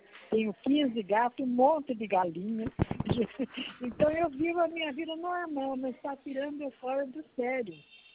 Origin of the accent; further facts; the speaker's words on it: São Pedro, São Paulo, Brazil; eu sou de São Pedro, querida. Sou viúva, tenho seis filhos, quatro bisnetos, seis netos, tenho 84 anos.